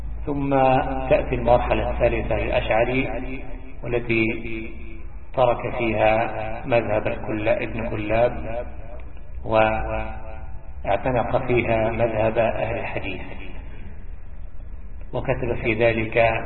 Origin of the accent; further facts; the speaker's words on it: Egypt; ومن العجل أن بلادنا مصر تصدر تلك الدول